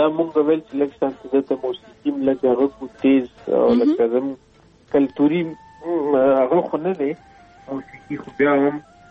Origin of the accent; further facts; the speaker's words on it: Khyber Pakhtunkhwa, Pakistan; زه د خیبر جنسي یم، افریدی یم او پاکستان کې اوسېږم.